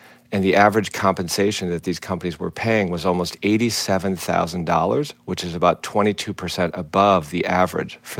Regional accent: Minnesota, United States; I grew up in Minnesota. I'm currently in the Iron Range in northern Minnesota.

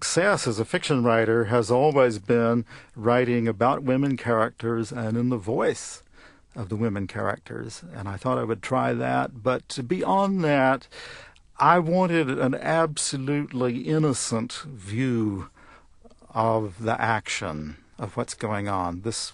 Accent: North Carolina, United States; I grew up on Green River in western North Carolina.

